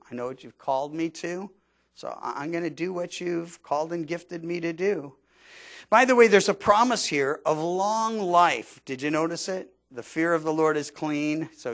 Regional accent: the South, United States; because I grew up in the South, everybody had a Bible, but I didn't really read it.

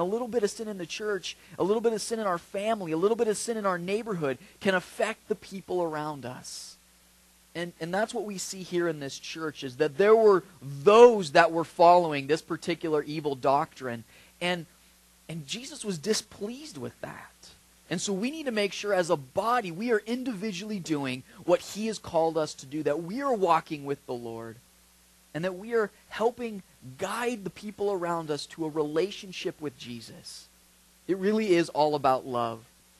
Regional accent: Cottonwood, California, United States; also born or lived in Red Bluff; now in Chico, United States; And, I mean, I grew up in Cottonwood and Red Bluff. And you know, and the thing is does anybody know where Cottonwood is?

